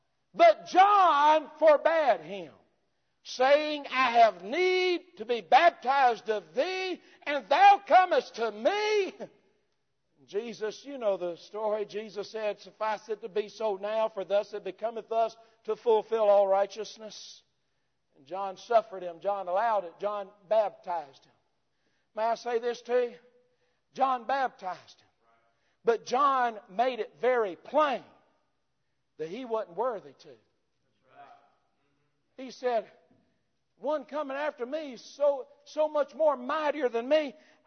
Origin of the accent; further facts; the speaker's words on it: Alabama, United States; I know it's poor English, but I'm from Alabama, so y'all just forgive me.